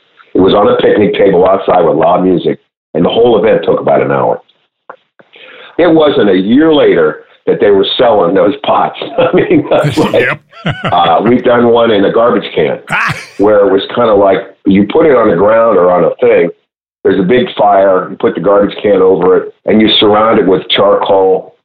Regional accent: Pennsylvania, United States; I grew up in Pennsylvania, so we didn't have cornbread.

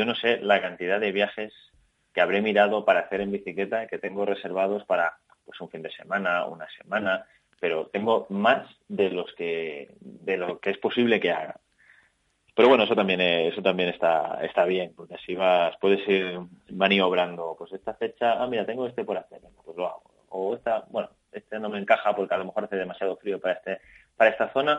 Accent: Valencia, Valencian Community, Spain; Yo hice una pequeña por la zona de donde soy yo, de Valencia

